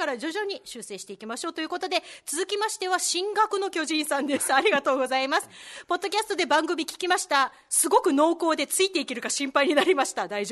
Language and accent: Japanese; Kyushu, Japan; 私あの育ったところが九州だったんで、まあ、九州もそう